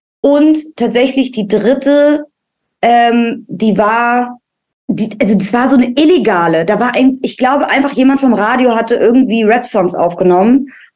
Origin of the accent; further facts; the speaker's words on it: Berlin, Germany; ich bin in Kreuzberg groß geworden